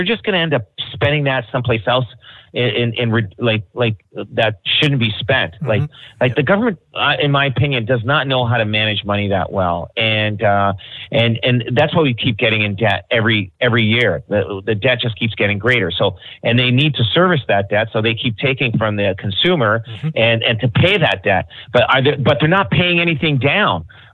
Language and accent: English; Canada; Like, I mean, we work hard as Canadians. And I'll tell you, as a Canadian entrepreneur, it is way harder to be successful in this country than it is in the U.S.